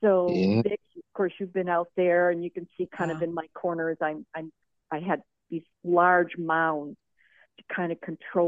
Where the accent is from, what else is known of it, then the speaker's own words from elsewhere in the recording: Michigan, United States; and I came from Michigan. In fact, that's where I'm at right now, and it's been raining all day.